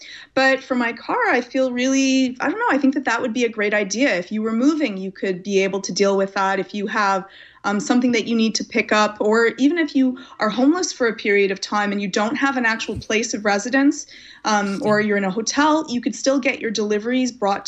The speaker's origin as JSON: {"language": "English", "country": "Canada", "said": "you will end up doing it as Canadian as I am, even when you don't want to."}